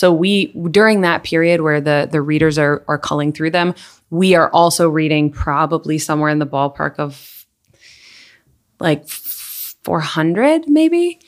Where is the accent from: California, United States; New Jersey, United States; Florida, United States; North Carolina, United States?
New Jersey, United States; also born or lived in Manhattan; I can't claim it. I'm a Jersey girl. Yes.